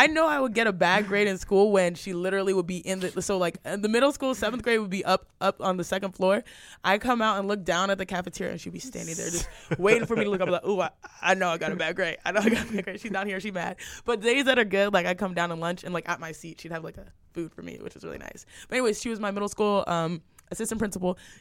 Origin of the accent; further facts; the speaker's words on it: Nigeria; I'm Nigerian, so I'm tougher than Nigerian hair. I got some tough Nigerian.